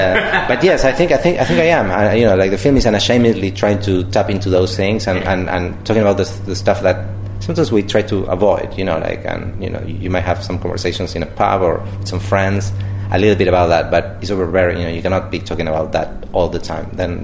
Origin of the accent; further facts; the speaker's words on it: Argentina; Well, you know, I'm from Argentina